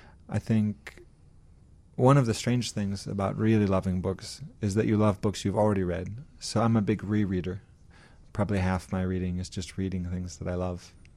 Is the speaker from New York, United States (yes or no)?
yes; New York, United States; now in Chicago, United States; I was from New York, but I had never visited Chicago.